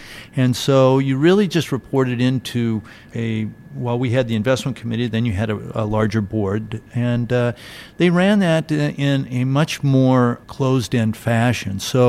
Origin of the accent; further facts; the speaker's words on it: Seattle, Washington, United States; I'm from the Seattle, Washington area.